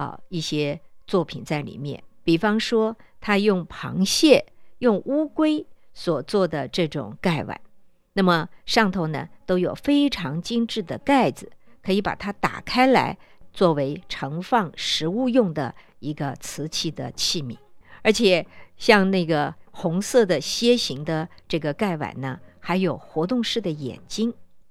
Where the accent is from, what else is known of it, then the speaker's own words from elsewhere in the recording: China; 不像我们中国人有胡子呢可是是跟他们西方式的那种大胡子呢是不太一样的